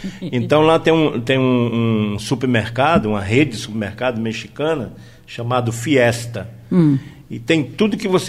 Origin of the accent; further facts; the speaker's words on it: Duque de Caxias, Rio de Janeiro, Brazil; moved away; Eu nasci em Duque de Caxias, né? Morei no Centenário, o bairro que eu nasci, e em 71 nós mudamos para um bairro chamado Parque Fluminense